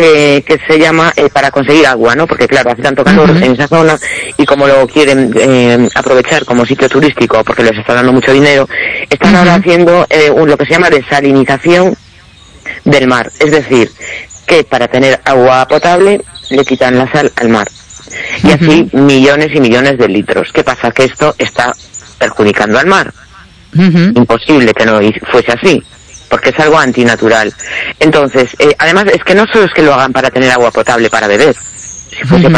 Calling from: A Coruña, Galicia, Spain; de La Coruña.

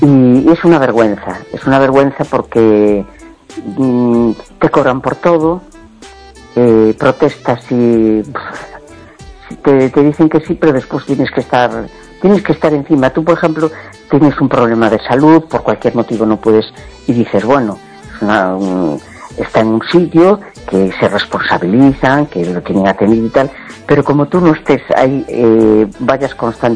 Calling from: A Coruña, Galicia, Spain; de La Coruña, ¿qué tal?

